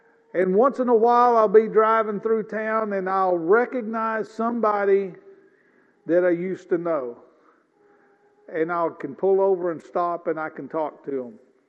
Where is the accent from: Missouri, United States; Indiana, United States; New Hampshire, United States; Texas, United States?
Missouri, United States; moved away as an adult; also born or lived in Oklahoma; I grew up in the Boot Hill of Missouri. I left there when I was 19 years old, moved to Oklahoma.